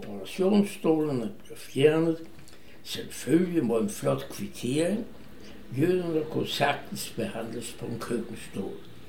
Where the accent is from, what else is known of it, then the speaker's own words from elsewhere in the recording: Vienna, Austria; moved away as an adult; Der var gået mere end 91 år, siden jeg blev født i Wien. Vi var en varm og kærlig familie, yderst velintegreret.